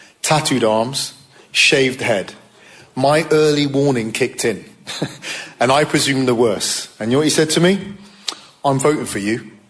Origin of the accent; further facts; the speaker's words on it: Bristol, South West England, United Kingdom; That kind of sense of physical threat and abuse was not unusual growing up in Bristol in the 80s.